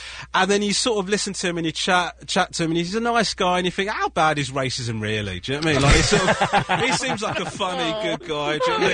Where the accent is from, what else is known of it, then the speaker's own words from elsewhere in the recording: Sri Lanka; I'm from Sri Lanka, yeah. Mm-hmm. My family originally Hindu.